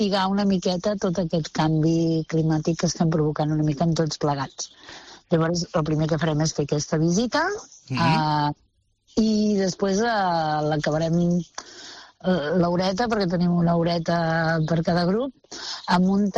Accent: Catalonia, Spain; anar-me'n a un poblet que no té ni 1.000 habitants, a l'Alta Garrotxa, jo soc de l'Empordà, a viure en una casa que està fora del municipi, que està rodejada de terreny

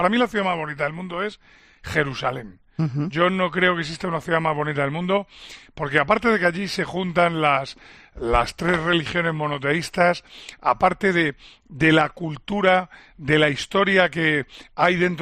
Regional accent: Spain; como español que soy

